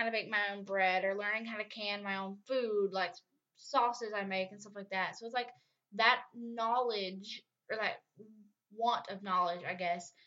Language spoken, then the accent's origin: English; the South, United States; Okay, so y'all, I'm from the South, right? So we have all kinds of these crazy little sayings for stuff.